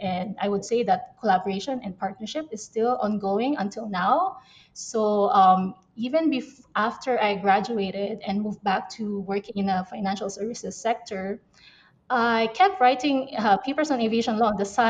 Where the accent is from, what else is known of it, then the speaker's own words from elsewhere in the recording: Philippines; also born or lived in Singapore / New York; now in Malaysia; So I'm born in the Philippines. I'm Filipino. And then I studied there in the Philippines first and then took up my master's in Singapore and New York. And yeah, now I live in Malaysia.